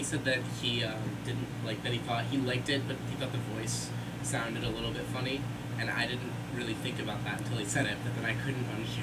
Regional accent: Midwest, United States; Personally, as a Midwesterner myself, I feel that we don't always get the respect that we deserve.

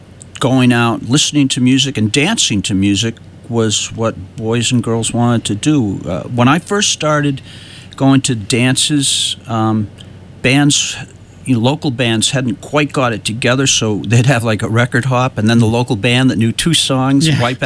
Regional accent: Yellow Springs, Ohio, United States; born there; I was born in Ohio, Yellow Springs, Ohio. My parents were in college at Antioch College

